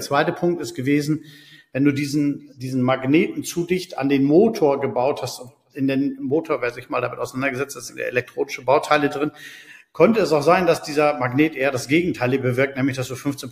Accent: Hamburg, Germany; ich komme aus dem hohen Norden. Da gibt es eine Stadt in der Nähe, die heißt Hamburg, wo ich aufgewachsen bin.

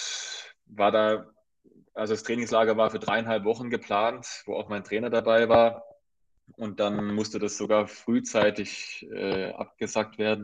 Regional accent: Baden-Württemberg, Germany; dann bin ich auch in Deutschland aufgewachsen, in der Region Heidenheim, auch zur Schule gegangen, Gymnasium.

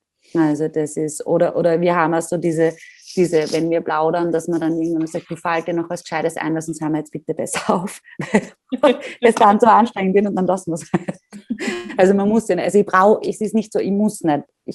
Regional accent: Graz, Styria, Austria; als Grazerin, die immer viele Freunde in Wien gehabt hat.

